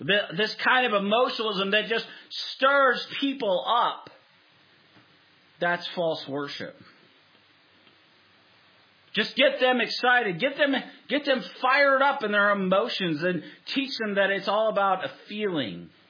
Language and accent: English; Seattle, Washington, United States; Born and raised in Seattle. I live here in Southern Oregon.